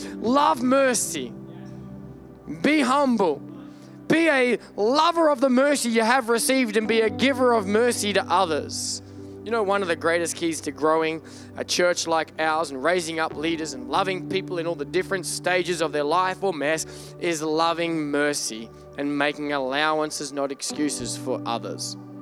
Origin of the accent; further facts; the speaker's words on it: Australia; I'm Australian